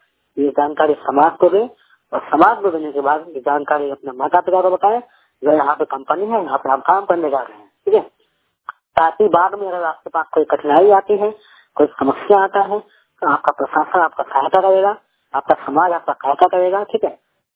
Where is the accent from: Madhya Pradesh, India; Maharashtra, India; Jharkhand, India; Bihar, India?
Bihar, India; सेवा बिहार का रहने वाला हूँ।